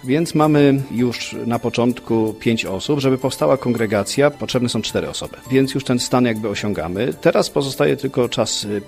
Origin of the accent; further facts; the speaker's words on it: Gostyń, Greater Poland Voivodeship, Poland; i ja z Gostynia